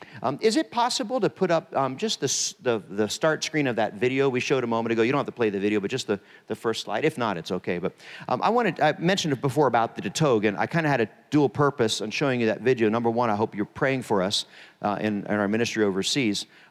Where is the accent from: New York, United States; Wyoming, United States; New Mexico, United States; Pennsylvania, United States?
Pennsylvania, United States; I was raised in Pennsylvania, great solid church, great leader